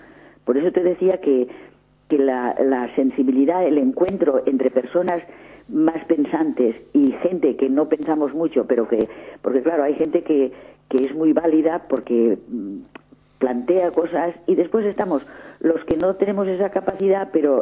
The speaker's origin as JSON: {"language": "Spanish", "town": "Valencia", "region": "Valencian Community", "country": "Spain", "said": "será porque soy de Valencia, en esos trajes de valenciana con muchos colores"}